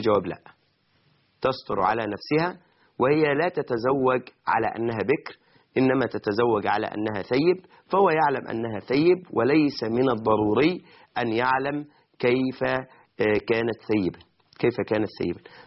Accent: Egypt; هو ده في أعرافنا كمصريين

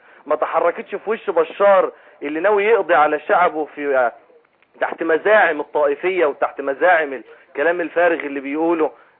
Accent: Egypt; اللي هو يعني الطفل عندنا في مصر

